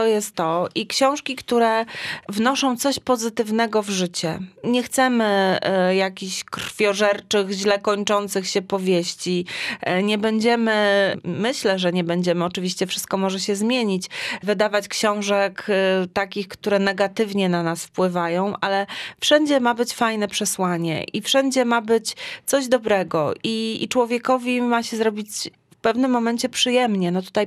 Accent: Gdańsk, Pomeranian Voivodeship, Poland; bo ja jestem z Gdańska

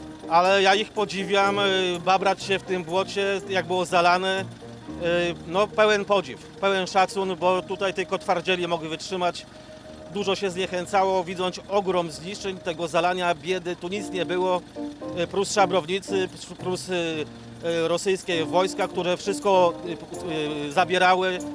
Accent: Nowy Dwór Gdański, Pomeranian Voivodeship, Poland; born there; a ja jestem urodzony w Nowym Dworze.

